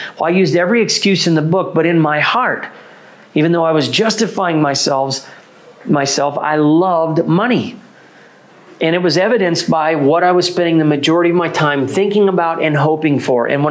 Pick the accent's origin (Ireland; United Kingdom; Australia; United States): United States; I see the way people look at me when they realize I'm an American.